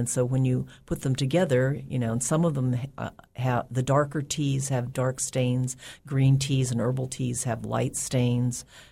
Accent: Berkeley, California, United States; also born or lived in Fairbanks, United States; now in Juneau, United States; But I grew up in the Bay Area in Berkeley, California, and I immigrated to America when I was four years old

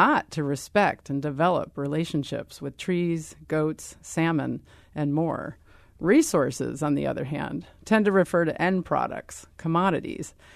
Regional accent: Washington, United States; Well, I'm from Washington State, where we once had staggering runs of salmon.

